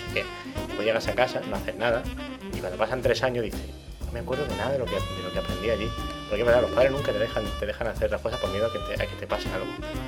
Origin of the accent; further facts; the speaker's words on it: Málaga, Andalusia, Spain; also born or lived in Madrid; now in Barcelona, Spain; Ahora mismo estoy viviendo en Barcelona con Nuria. Aunque soy de Málaga y hasta hace muy, muy poquito he estado viviendo en Madrid.